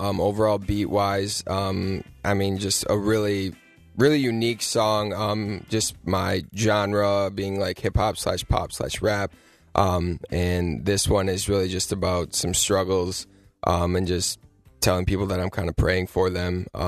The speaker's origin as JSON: {"language": "English", "town": "Fall Creek", "region": "Wisconsin", "country": "United States", "tie": "born or raised there", "said": "Yeah, so I grew up in Fall Creek, Wisconsin. I went to high school there, and I graduated in 2015 and decided to forego college and just pursue this music dream that I had"}